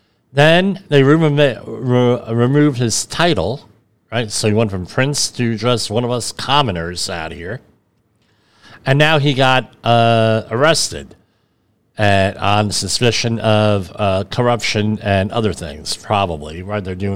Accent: New Jersey, United States; I mean, I'm from New Jersey. You want to talk honestly.

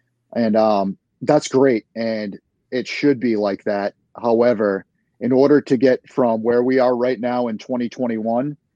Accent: New England, United States; Sure. I grew up in New England. I joined the Navy when I was 22, spent 9 years in there

